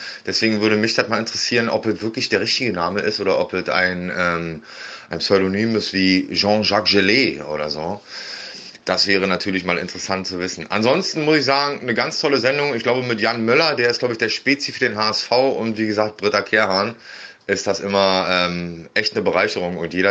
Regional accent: Berlin, Germany; accent: Berlin; ich kann auch ein bisschen Plattdeutsch und mein Berliner Akzent, den hört man noch kaum.

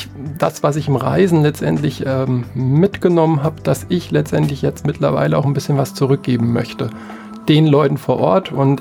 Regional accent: Mainz, Rhineland-Palatinate, Germany; born or raised there

